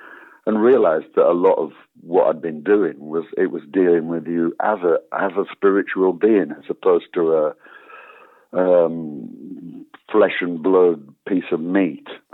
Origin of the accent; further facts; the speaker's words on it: Yorkshire and the Humber, United Kingdom; And I approached the whole thing, really, as a Yorkshireman.